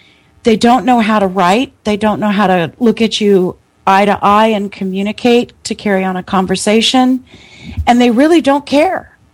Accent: Texas, United States; I'm from Texas, man. You know, it's no big deal to see a horse going down the road

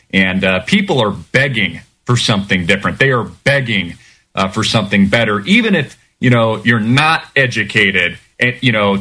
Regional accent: Arizona, United States; we literally have a real estate situation here in Arizona, my home state

